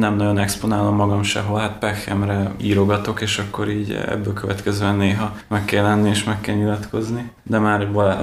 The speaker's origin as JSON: {"language": "Hungarian", "town": "Szank", "region": "Bács-Kiskun", "country": "Hungary", "tie": "born or raised there", "lives_now": "Szeged, Hungary", "said": "1989-ben születtem. Szanki születésű vagyok. Ez több szempontból is nagyon fontos, meghatározó számomra. Aztán az általános iskolát azt ott végeztem a faluban"}